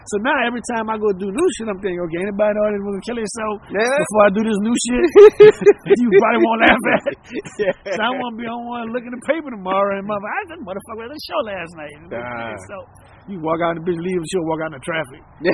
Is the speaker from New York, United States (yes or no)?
no; Covington, Louisiana, United States; born there; also born or lived in Abita Springs; And I was born in Covington, and they had some dudes from Abita, and that's why I lived in Abita.